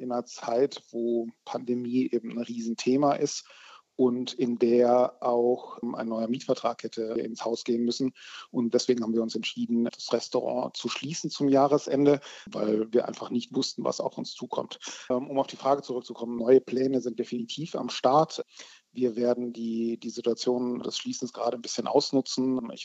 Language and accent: German; South Germany, Germany; wir kommen beide aus Süddeutschland, Christoph und ich